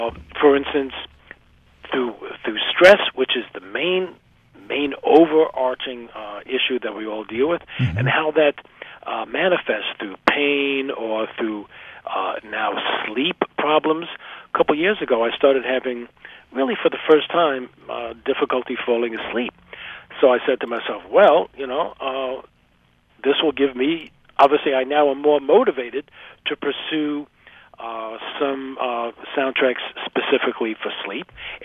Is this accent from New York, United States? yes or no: yes; New York, United States; I said, excuse me, I'm from New York.